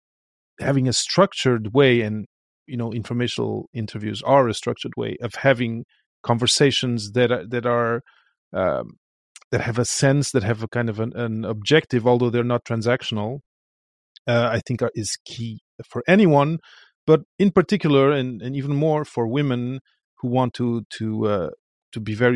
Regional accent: Portugal; I come from Portugal.

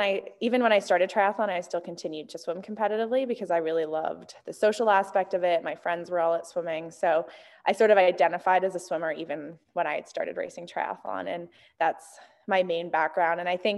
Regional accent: Canada; now in Bend, United States; I'm Canadian, but I currently live in Bend, Oregon. My boyfriend's from Portland, so I've kind of migrated to the U.S.

